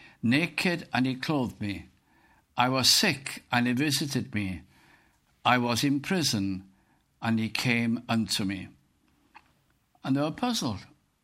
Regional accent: North West England, United Kingdom; also born or lived in Cardiff; I'd moved from Cardiff, where I was teaching, to my hometown in Lancashire, north of England.

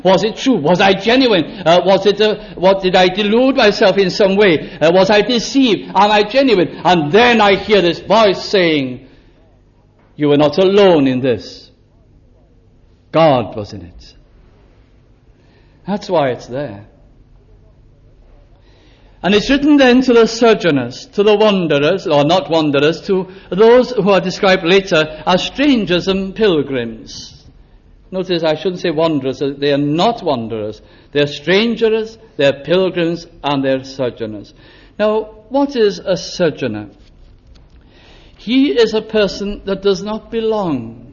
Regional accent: Wales, United Kingdom; I am Welsh. Some are English. Some are Irish.

